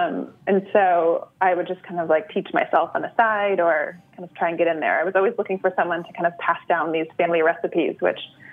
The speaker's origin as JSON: {"language": "English", "region": "Florida", "country": "United States", "tie": "born or raised there", "also_born_or_lived": "New York", "said": "I think growing up in Florida is one of those things where you hate it when you're actually growing up there, but you love it once you leave it."}